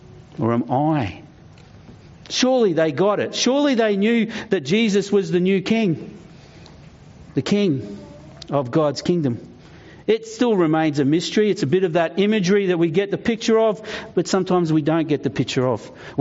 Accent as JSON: {"language": "English", "country": "Australia", "said": "Aussie, Aussie, Aussie, oi, oi, oi, I'm Aussie."}